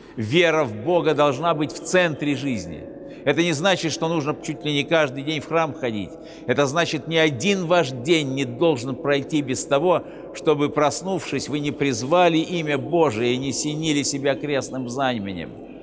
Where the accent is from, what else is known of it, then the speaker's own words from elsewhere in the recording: Saint Petersburg, Russia; покровителем моего родного города Санкт-Петербурга.